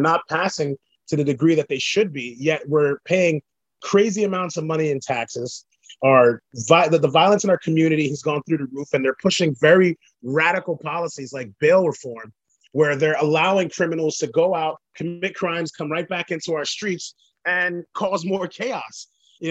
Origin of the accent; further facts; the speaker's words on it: Paterson, New Jersey, United States; I'm from Paterson, New Jersey. It's the third largest city in the state of New Jersey.